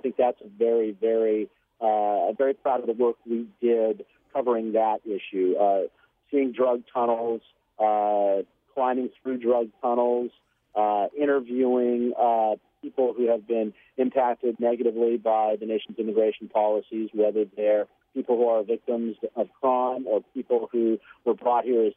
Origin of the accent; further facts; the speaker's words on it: California, United States; I'm growing up in Southern California, experienced earthquakes.